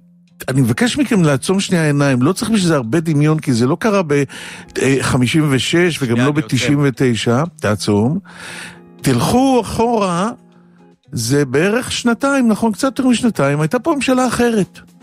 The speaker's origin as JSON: {"language": "Hebrew", "region": "Central Israel", "country": "Israel", "said": "וזה, אומרים, אבל אתה בחור הגון ואתה לא שמאלן. אני ישראלי מהמרכז, אני ישראלי פשוט."}